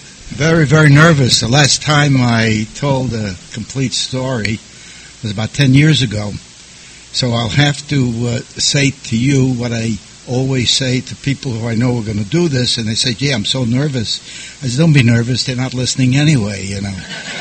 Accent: New York City, New York, United States; I was born and brought up in New York City. And in fact, as a little side note, where I was born, there are multi-million-dollar condos. Not when I was born there. I was born to a middle-class, low-middle-class

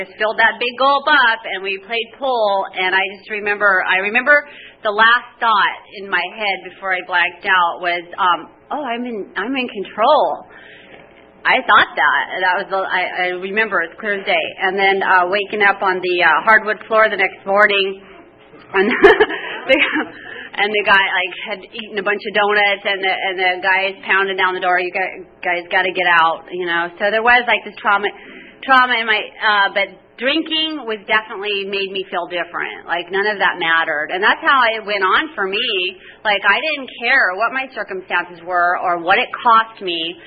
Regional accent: United States; I grew up in the North Park area. I actually wasn't born here, but I grew up here.

